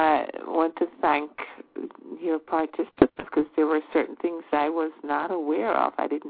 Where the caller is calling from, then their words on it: Atlanta, Georgia, United States; Hi, Margaret. … I'm calling from Atlanta.